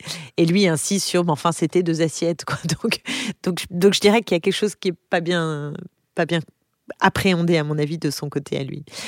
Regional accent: Paris, Île-de-France, France; Oui, j'ai grandi à Paris. J'ai grandi à Paris, essentiellement autour, je dis toujours autour de la place Clichy.

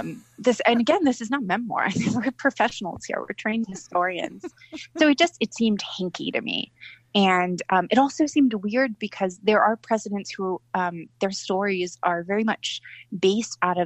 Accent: California, United States; I'm from California. I'm a woman.

